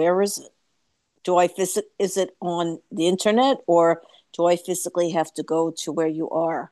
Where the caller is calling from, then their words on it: New York, United States; I'm calling from New York.